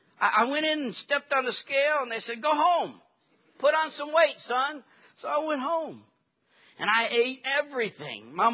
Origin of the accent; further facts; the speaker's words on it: Louisiana, United States; Now, I am from Louisiana. We are always 50 or 51 when it comes to education.